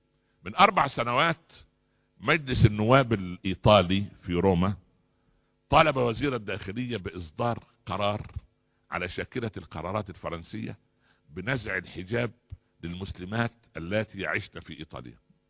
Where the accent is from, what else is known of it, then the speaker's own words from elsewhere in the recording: Egypt; كان البنت عندنا في مصر كان على اساس انها دولة عريقة الحضارة